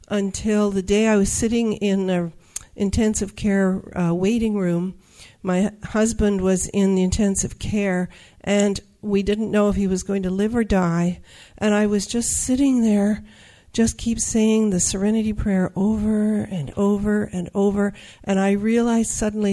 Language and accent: English; Calgary, Alberta, Canada; from Calgary, Alberta